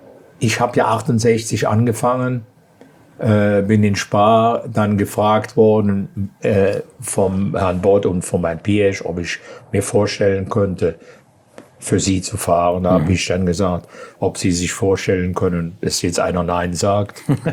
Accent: Aachen, North Rhine-Westphalia, Germany; Ich bin aus Aachen. Dann ist er nah an Holland.

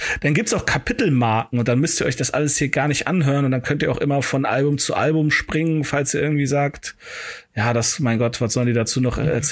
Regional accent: Cologne, North Rhine-Westphalia, Germany; Ausgerechnet ich als Kölner in Düsseldorf

